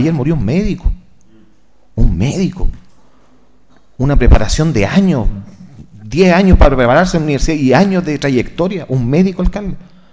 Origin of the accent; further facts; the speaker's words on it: Chile; Está bien, somos chilenos.